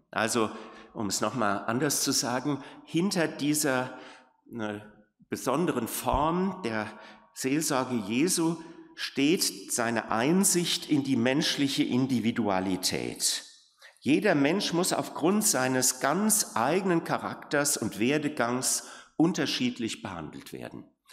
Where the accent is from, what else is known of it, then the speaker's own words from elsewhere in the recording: Leipzig, Saxony, Germany; Ich komme ja aus Leipzig, da haben wir wahrscheinlich den größten nicht-theologischen Ausleger der Evangelien gehabt.